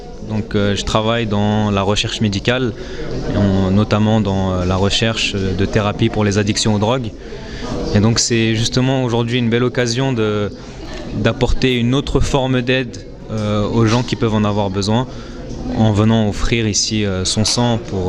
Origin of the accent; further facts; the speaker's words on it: Argenteuil, Île-de-France, France; Alors je viens d'Argenteuil